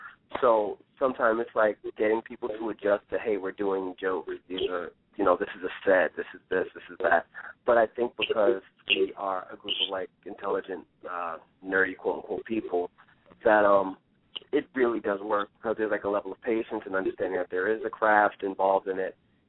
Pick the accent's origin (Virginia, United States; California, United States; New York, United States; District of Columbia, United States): New York, United States; New York City; I'm from Harlem, right? So when I was in high school, a lot of people weren't into the things that I was into.